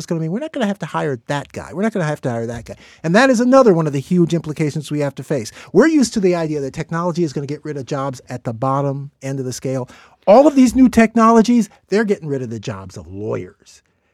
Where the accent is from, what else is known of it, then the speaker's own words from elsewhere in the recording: Chicago, Illinois, United States; I'm originally from Chicago.